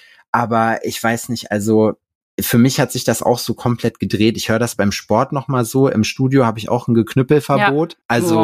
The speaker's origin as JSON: {"language": "German", "town": "Lüdenscheid", "region": "North Rhine-Westphalia", "country": "Germany", "tie": "born or raised there", "said": "Wir hatten ja bei uns in Lüdenscheid, war ja dann auch noch alte Druckerei und so"}